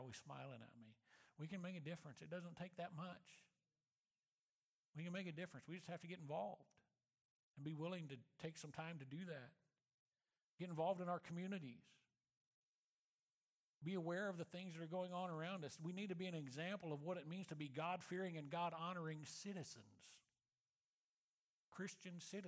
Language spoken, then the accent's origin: English; Moberly, Missouri, United States; if you were to go back to the church that I grew up in Moberly, Missouri